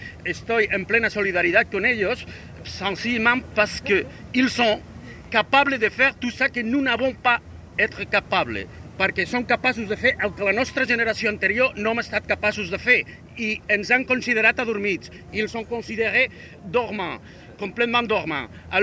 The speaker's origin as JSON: {"language": "French", "region": "Catalonia", "country": "Spain", "second_language": "French", "said": "Je suis catalan, je suis espagnol, mais je suis d'une génération un peu plus grande."}